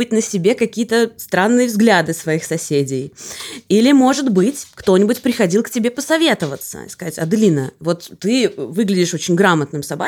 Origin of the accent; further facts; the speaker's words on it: Moscow, Russia; я такая снобка из Москвы